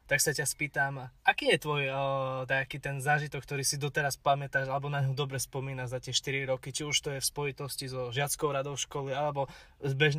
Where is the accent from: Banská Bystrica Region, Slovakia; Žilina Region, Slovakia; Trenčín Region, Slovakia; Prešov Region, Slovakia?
Prešov Region, Slovakia; Vranov nad Topľou; Ja som z Vranova na Topľo a 4 roky som do tejto školy dochádzal vlakom.